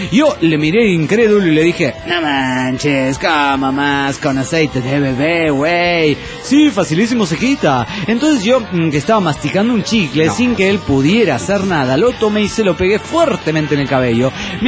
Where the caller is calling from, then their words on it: Acapulco, Guerrero, Mexico; de Acapulco, México.